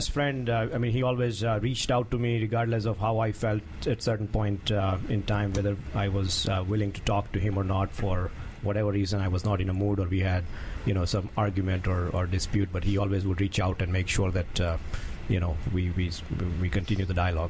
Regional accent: India; moved away as an adult; now in United States; From India.

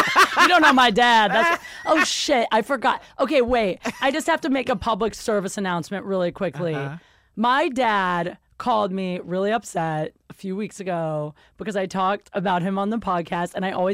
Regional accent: Ohio, United States; Yeah, because I'm from Ohio and I'm usually in flannel.

